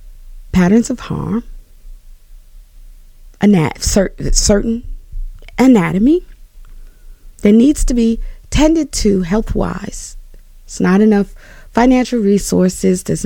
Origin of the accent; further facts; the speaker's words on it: the South, United States; I'm going to just tell you, growing up in the United States South, it's a lot of bitter, but it's so much sweet, too.